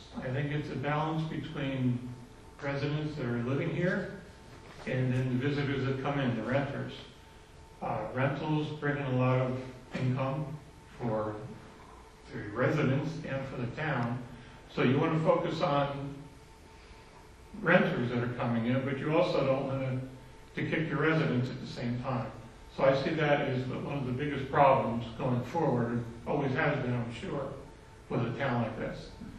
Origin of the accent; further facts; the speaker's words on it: New York, United States; We're from New York.